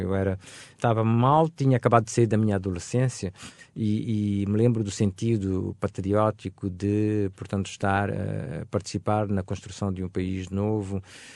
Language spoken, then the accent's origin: Portuguese; Bissau, Guinea-Bissau; Sim, eu sou da Guiné-Bissau, eu nasci em Bissau, eu passei uma boa parte da minha infância em Bissau.